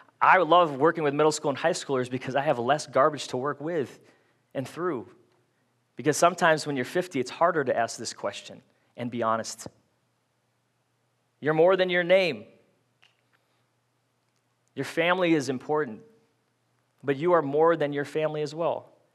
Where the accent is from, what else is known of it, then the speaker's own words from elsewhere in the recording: Fridley, Minnesota, United States; That's how I say it. It's fully Spanish, but I'm Filipino, and I grew up in Fridley.